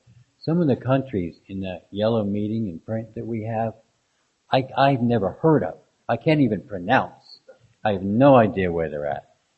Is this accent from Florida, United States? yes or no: no; Hopewell, New Jersey, United States; now in Tucson, United States; I grew up in Hopewell, New Jersey, before I moved to Tucson.